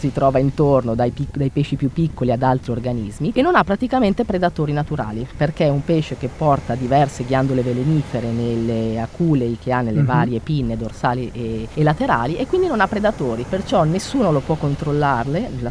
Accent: Milan, Lombardy, Italy; moved away as an adult; now in Genoa, Italy; sono milanese, sono nata a Milano e ho fatto tutti, diciamo, gli anni della laurea a Milano. Mi sono laureata in biologia ramo indirizzo ecologico e poi da lì mi sono trasferita a Genova

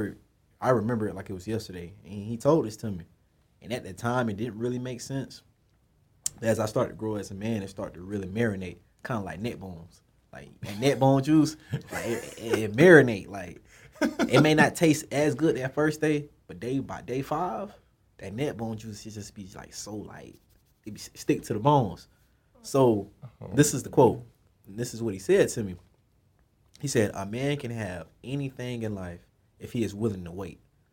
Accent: Florida, United States; It's too many. I come from Florida. They be fraud, man.

